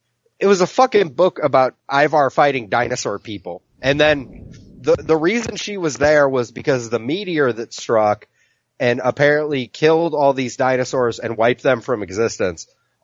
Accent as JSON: {"language": "English", "region": "Iowa", "country": "United States", "said": "Your state's very boring and I'm from Iowa for fuck's sake."}